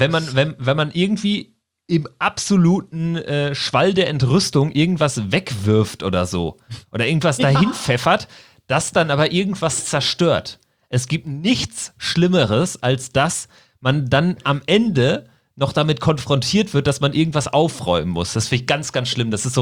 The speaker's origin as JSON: {"language": "German", "town": "Bielefeld", "region": "North Rhine-Westphalia", "country": "Germany", "said": "Und wenn ich jetzt aber als Bielefelder daran gehen würde, ganz strategisch"}